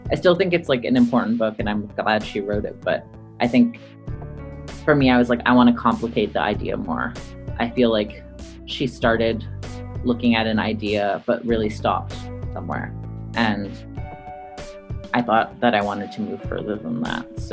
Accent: Lebanon; moved away; when I moved here from Lebanon, if I wanted to call my friends, it was like on a calling card and they were expensive

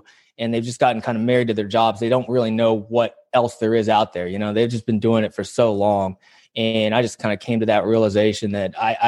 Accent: West Virginia, United States; also born or lived in South Korea; I mean, I grew up in West Virginia. I was adopted when I was just a few months old from South Korea

